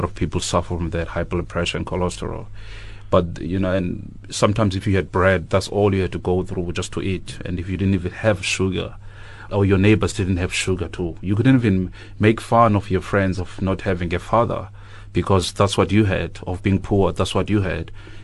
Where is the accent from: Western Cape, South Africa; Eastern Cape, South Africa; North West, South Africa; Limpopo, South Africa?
Eastern Cape, South Africa; Port Elizabeth; I come from Zwide Township, which is in Port Elizabeth, or just outside of Port Elizabeth.